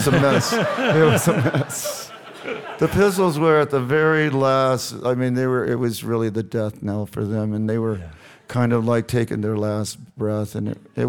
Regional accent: Huntington Beach, California, United States; also born or lived in San Antonio, Texas; I was born in San Antonio, and then we moved to Southern California, Huntington Beach, when I was about 7 years old.

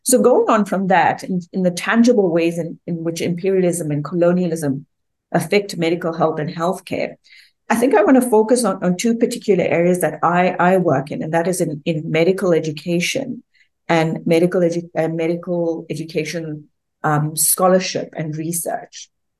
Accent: South Africa; So being South African, I must say that I'm a racist

